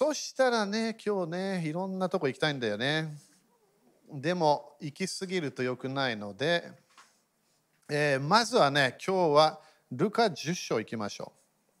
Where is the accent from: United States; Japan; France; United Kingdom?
United Kingdom; Japanese is a second language; だから私イギリス人、半分ドイツ人入れるわけ。